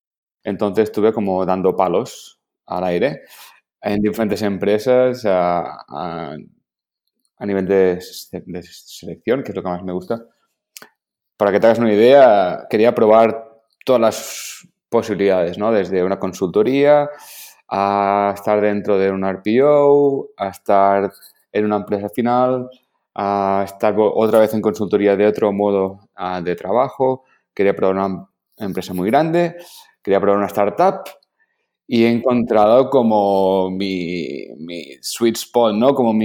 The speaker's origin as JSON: {"language": "Spanish", "town": "Barcelona", "region": "Catalonia", "country": "Spain", "said": "soy de Barcelona, he vivido fuera y tal"}